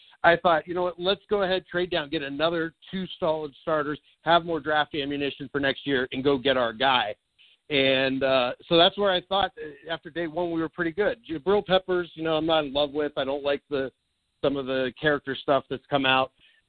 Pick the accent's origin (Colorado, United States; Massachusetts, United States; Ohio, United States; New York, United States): Ohio, United States; Youngstown; from Youngstown, the C-Bots.